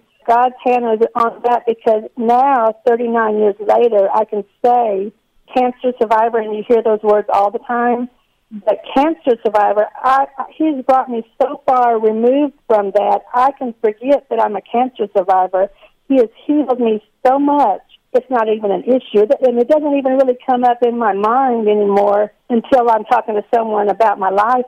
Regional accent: Oklahoma, United States; also born or lived in Anchorage, Alaska; I live in Oklahoma. I've been raised in Oklahoma. I was actually born in, not too many people know, I was born in Anchorage, Alaska.

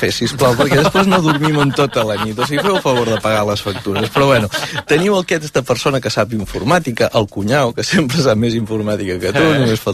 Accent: Figueres, Catalonia, Spain; l'únic que vull que us en recordeu és que sóc de Figueres

